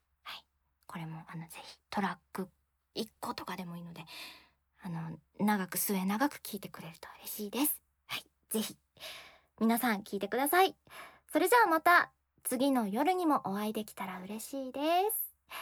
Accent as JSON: {"language": "Japanese", "region": "Akita", "country": "Japan", "said": "秋田出身ということで、私も少しその自分の方言みたいなのを入れさせてもらっているんですけど"}